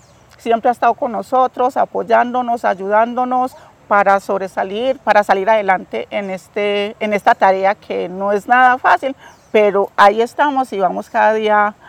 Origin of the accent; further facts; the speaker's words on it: Guamual, Colombia; somos de Guamual, somos mujeres afrodescendientes